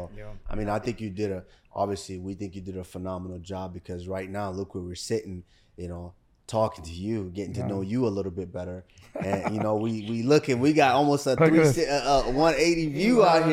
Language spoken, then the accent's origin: English; Nigeria; I am the …